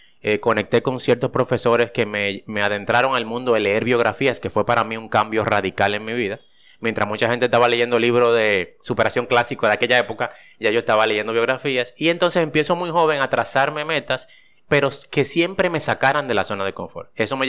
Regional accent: Cibao, Dominican Republic; yo soy un dominicano que viene de una familia del Cibao, de casos recursos

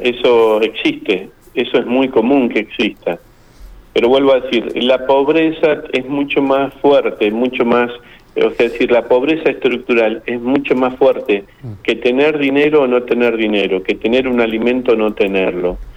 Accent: Rosario, Santa Fe, Argentina; yo nací acá en Rosario, uh-huh. Soy de toda la vida, desde un barrio de zona sur, uh-huh. De un barrio de acá de la ciudad. Bueno, me crié viendo cómo crecía mi ciudad en la zona centro

